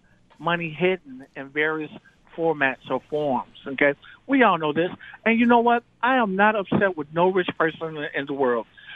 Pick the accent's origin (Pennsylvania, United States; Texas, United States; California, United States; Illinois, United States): Illinois, United States; Chicago; I'm from Chicago. No one in Chicago loves the president.